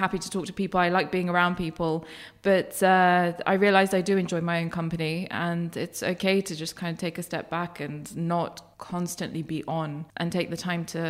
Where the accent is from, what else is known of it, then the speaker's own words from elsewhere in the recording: Erbil, Kurdistan Region, Iraq; I was born in Erbil, and I had a very idyllic childhood. Both my parents were teachers.